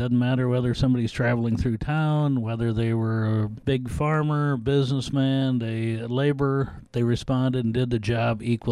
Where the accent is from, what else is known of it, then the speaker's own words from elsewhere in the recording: Thompson, Iowa, United States; I grew up in Thompson, Iowa.